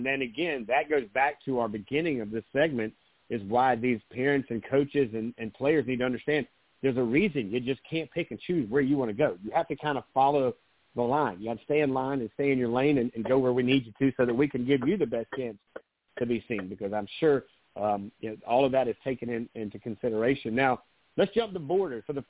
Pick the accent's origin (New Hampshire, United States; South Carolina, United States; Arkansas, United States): South Carolina, United States; Myrtle Beach; I grew up in Myrtle Beach, West Surfside, just south of Myrtle.